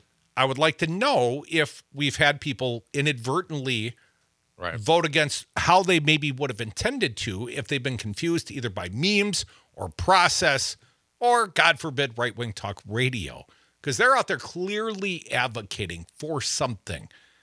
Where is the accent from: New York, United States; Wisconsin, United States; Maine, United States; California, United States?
Wisconsin, United States; For those listening in the greatest state ever, the state of Wisconsin, my home state, it is partisan primary election day, Dom.